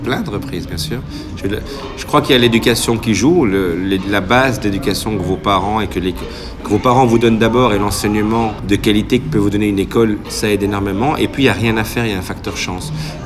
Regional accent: Schaerbeek, Brussels-Capital Region, Belgium; also born or lived in Saint-Josse-ten-Noode; Je suis né à Saint-Josse, pas loin d'ici, donc à Saint-Josse-Tenaude, qui est une commune de Bruxelles. Et j'ai grandi et j'ai passé mon enfance, mon adolescence et le début de mon âge adulte à Scarbeck.

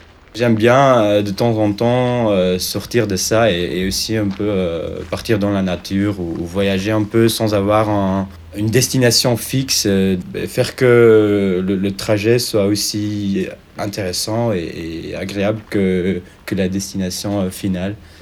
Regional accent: Flanders, Belgium; je viens du Limbourg.

